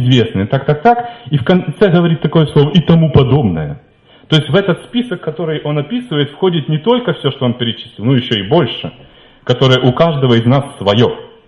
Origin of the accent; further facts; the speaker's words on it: Ukraine; Вот я из Украины